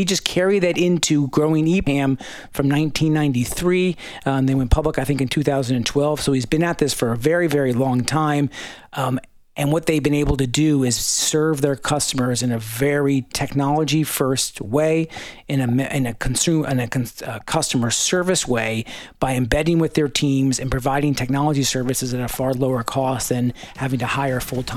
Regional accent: Pennsylvania, United States; They're based in my home state of Pennsylvania.

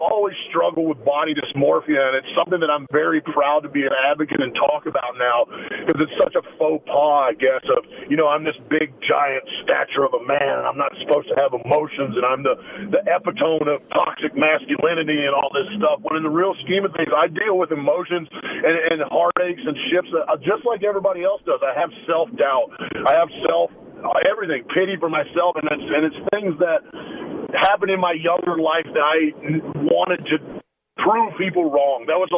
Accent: Denver, North Carolina, United States; where I grew up in Denver, North Carolina.

